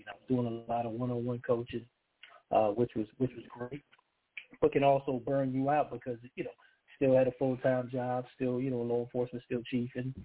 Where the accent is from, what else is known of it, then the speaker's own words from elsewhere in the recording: Charleston, South Carolina, United States; also born or lived in Harlem, New York; I don't think I still have the northern accent, but I was born in Harlem, New York. And lived there until I was about 10. Then I moved to Charleston, South Carolina with my family.